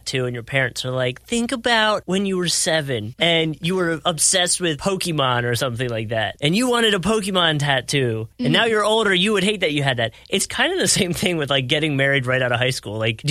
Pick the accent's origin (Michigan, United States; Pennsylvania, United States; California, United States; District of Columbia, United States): Pennsylvania, United States; moved away as an adult; Like, I came from Pennsylvania down to Florida to go to college.